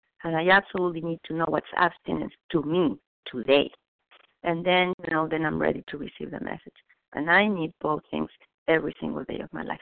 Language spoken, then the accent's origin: English; Mexico City, Mexico; So I was raised in Mexico City, and that's the way that I was.